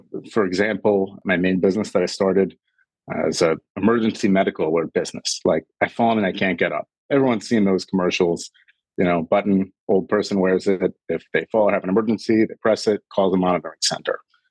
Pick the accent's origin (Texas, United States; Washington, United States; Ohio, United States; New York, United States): New York, United States; I mean, I'm from New York.